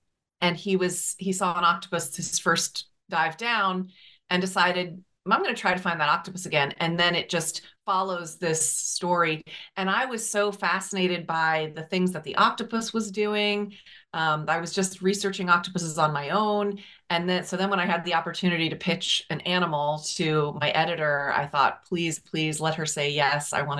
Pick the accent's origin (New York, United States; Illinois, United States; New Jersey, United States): New Jersey, United States; also born or lived in California; now in Virginia, United States; Well, I lived in California for about 17 years. I grew up in New Jersey.